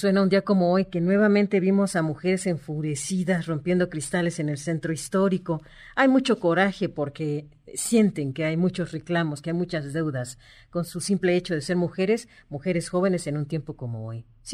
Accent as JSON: {"language": "Spanish", "country": "Mexico", "said": "nos hemos enterado como mexicanos"}